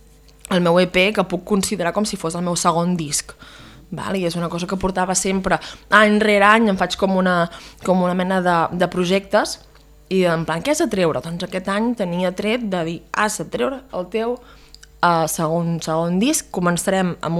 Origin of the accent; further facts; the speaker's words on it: Girona, Catalonia, Spain; born there; vaig néixer l'11 de febrer de l'any 1990, d'aquí poc farà 35 anys, i vaig néixer a Girona.